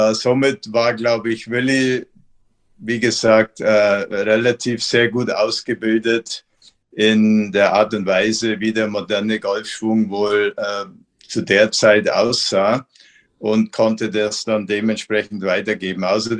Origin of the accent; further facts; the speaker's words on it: Augsburg, Bavaria, Germany; Ich bin ja in Augsburg aufgewachsen, in der Nähe von Augsburg.